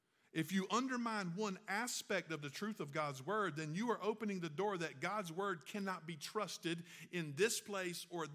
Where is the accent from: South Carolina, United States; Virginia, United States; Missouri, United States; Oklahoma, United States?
South Carolina, United States; Red Bank; Church, Red Bank, South Carolina, unincorporated. You know what I'm saying? My dad's been the pastor. I grew up in the Sunbeams and discipleship training and RAs and Sunday school material.